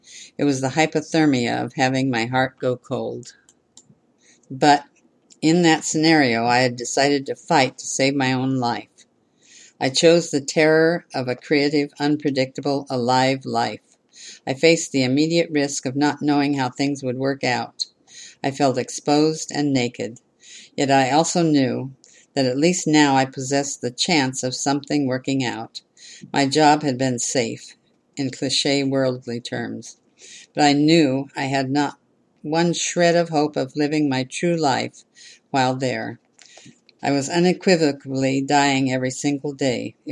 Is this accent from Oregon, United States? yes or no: no; New York City, New York, United States; I grew up in Brooklyn, New York, on my best day, I am way more comfortable pressed up against 1,000 sweaty strangers in a subway car